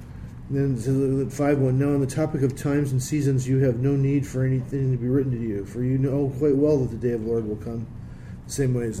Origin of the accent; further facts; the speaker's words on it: Texas, United States; A mean Texas chili, in fact. Because I'm from Texas.